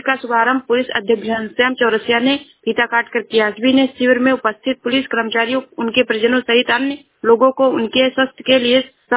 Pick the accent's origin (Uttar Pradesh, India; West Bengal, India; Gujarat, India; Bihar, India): Uttar Pradesh, India; मैं जिला श्रावस्ती से हूँ।